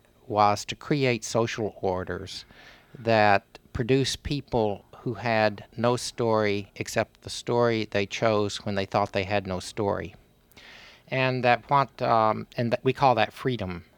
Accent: Texas, United States; My story was absolutely given to me. I'm a Texan. I don't get to choose that.

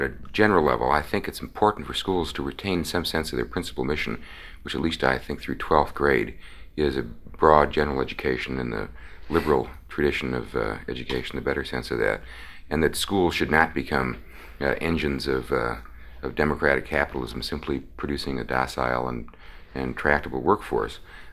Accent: Chicago, Illinois, United States; When I was growing up in Chicago, we had a couple of huge technical schools

